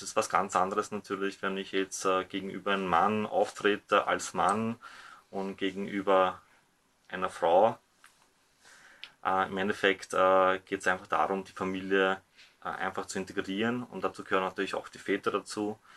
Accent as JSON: {"language": "German", "country": "Bosnia & Herzegovina", "moved": "yes", "lives_now": "Vienna, Austria", "said": "ursprünglich komme ich aus Bosnien und bin ehemaliger Kriegsflüchtling, der nach Österreich gekommen ist."}